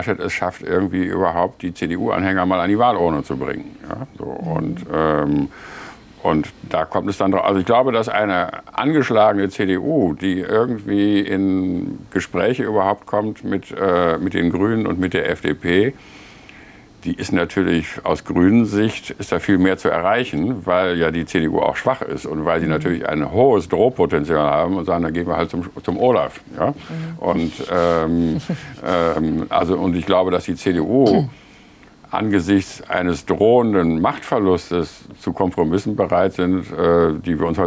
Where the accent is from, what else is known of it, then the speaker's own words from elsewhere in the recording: Rhineland, Germany; Also ich bin ja auch Rheinländer